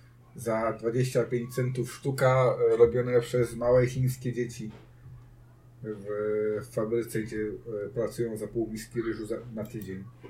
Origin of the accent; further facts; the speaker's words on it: Silesian Voivodeship, Poland; Ale my, jako że jesteśmy chytrymi ludźmi ze Śląska